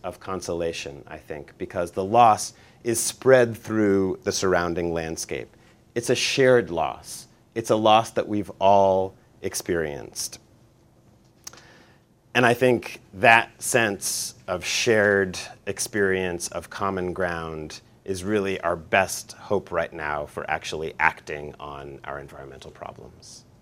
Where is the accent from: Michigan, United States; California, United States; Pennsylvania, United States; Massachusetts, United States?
Massachusetts, United States; Newton; I grew up in Newton, Massachusetts. There's a lovely lake at the center of Newton called Crystal Lake, but it's ringed by houses.